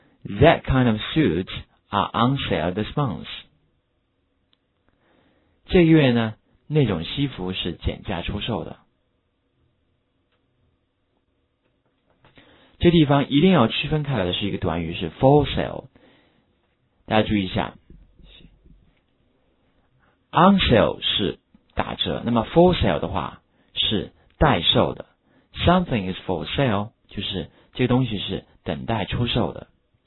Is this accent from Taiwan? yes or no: no; China; 所以的话这一点的话和我们中国人是不大一样的